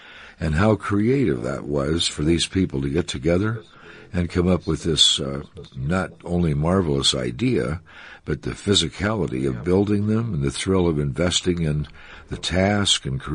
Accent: Story City, Iowa, United States; when I was growing up near Story City, Little Wall Lake, I remember as a actually, almost a wetland.

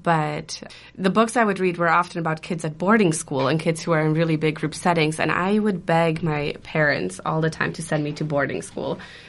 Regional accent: Germany; English is a second language; that's how I read them as a child growing up in Germany.

